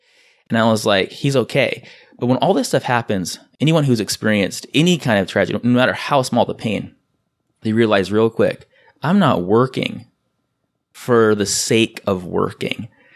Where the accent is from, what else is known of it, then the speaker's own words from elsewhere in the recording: San Diego, California, United States; And I'm from San Diego.